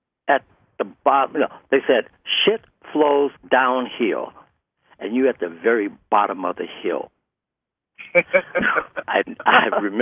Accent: Detroit, Michigan, United States; I was from Detroit. I left home from Detroit, got on a train with 60 other guys

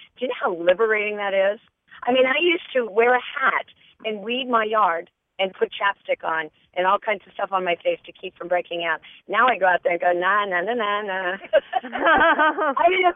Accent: Palm Harbor, Florida, United States; I am from Palm Harbor, Florida.

